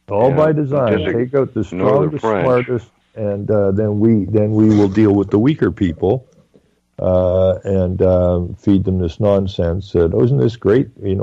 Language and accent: English; Canada; explained that I'm a Canadian and you're going to look after me whether you like it or not.